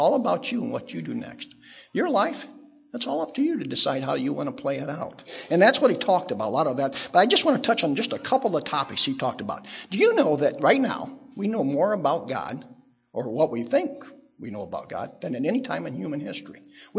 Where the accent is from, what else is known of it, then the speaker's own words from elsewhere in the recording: Bruin, Ohio, United States; I grew up in Bruin, Ohio, a small town over in Sandusky County. We lived right next door to the Methodist Church